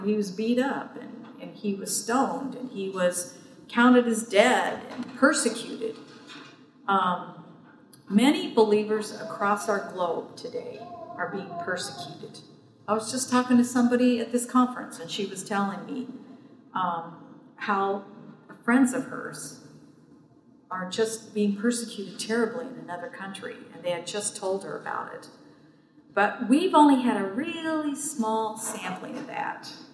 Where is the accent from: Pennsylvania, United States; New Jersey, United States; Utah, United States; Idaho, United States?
Utah, United States; I grew up in Utah. And Utah, we were a real minority.